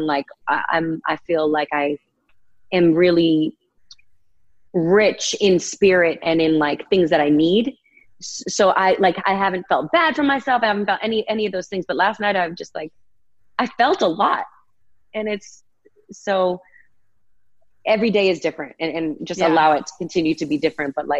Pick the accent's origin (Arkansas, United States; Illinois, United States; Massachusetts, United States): Massachusetts, United States; Boston; now in Los Angeles, United States; Yeah, and I know I sound like a weird LA hippie now, and like I'm saying I'm from Boston, but like, I don't know.